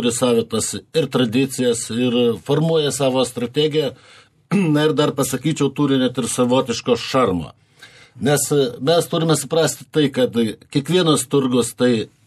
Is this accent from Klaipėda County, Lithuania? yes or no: no; Vilnius, Vilnius County, Lithuania; Ir ne tik mes vilniečiai, bet ir kiti mūsų svečiai.